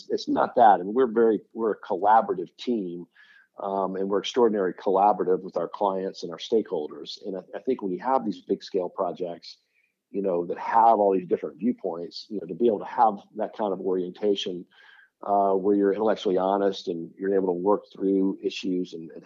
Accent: South Carolina, United States; It was just literally that I was from South Carolina.

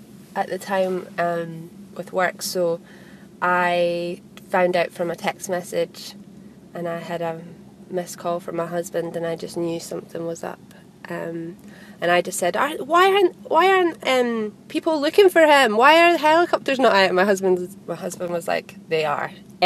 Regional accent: Fife, Scotland, United Kingdom; I'm from Fife.

